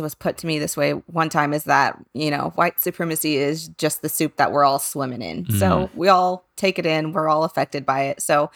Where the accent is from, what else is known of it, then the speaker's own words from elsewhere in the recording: Texas, United States; We're all from Texas, for the record, for Texas listeners.